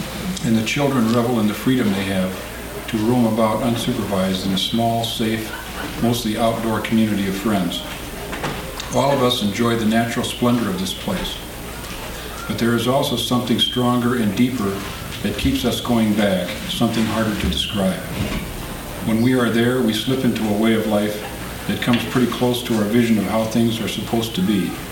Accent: Duluth, Minnesota, United States; I'm from Duluth, Minnesota.

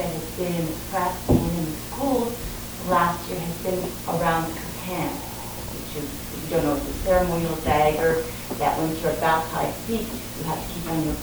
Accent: Calgary, Alberta, Canada; I'm from Calgary

